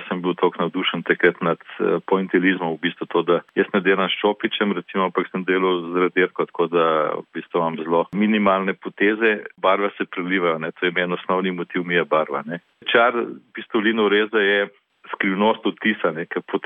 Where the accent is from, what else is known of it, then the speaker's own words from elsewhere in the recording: Ljubljana, Central Slovenia, Slovenia; jaz sem namreč Ljubljančan.